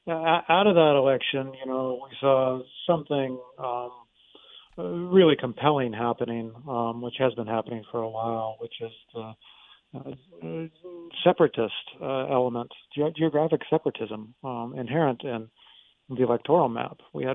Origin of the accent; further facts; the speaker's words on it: Tucson, Arizona, United States; You know, I grew up in Tucson, Arizona, where a car is absolutely indispensable for getting around town, as everyone listening knows.